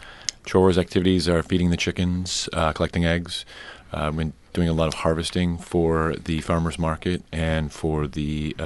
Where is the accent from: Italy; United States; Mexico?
United States; Chicago, Illinois; I am from Chicago. Born and raised.